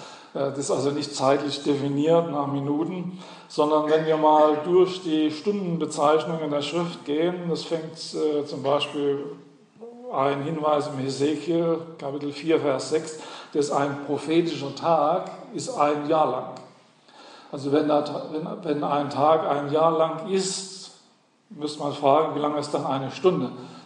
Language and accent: German; Hesse, Germany; besonders in Hessen, wo ich herkomme. Deshalb weiß ich das.